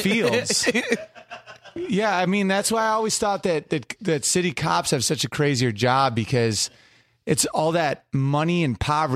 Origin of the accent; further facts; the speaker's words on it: New York, United States; Upstate New York, and it was like there'd be like really people in bad scenarios